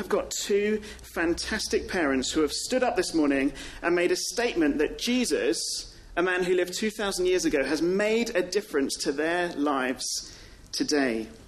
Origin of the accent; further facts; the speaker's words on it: England, United Kingdom; I think, as English people, do it.